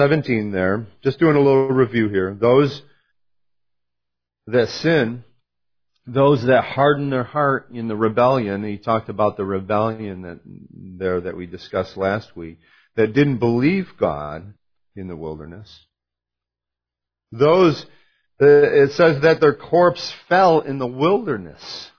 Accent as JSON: {"language": "English", "region": "New York", "country": "United States", "tie": "born or raised there", "said": "Where I grew up in Oswego County. My parents sold the farm. We had 150 acres with a big farm barn that my dad had a dairy in."}